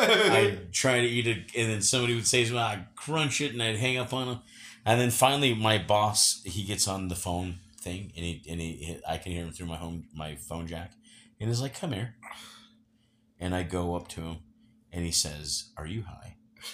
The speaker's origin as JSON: {"language": "English", "town": "East Carbon", "region": "Utah", "country": "United States", "tie": "born or raised there", "also_born_or_lived": "Sunnyside", "said": "So my hometown, East Carbon and Sunnyside, they all came to the house. Price City, they all came to the house. The Highway Patrol, they all came to the house. Carbon County, everybody came"}